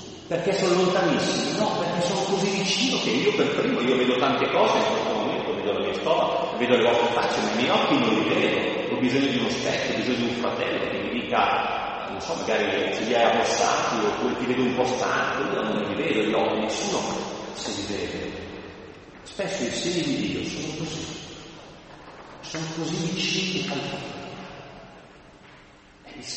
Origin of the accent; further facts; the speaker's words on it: Milan, Lombardy, Italy; si vede che sono proprio milanese come voi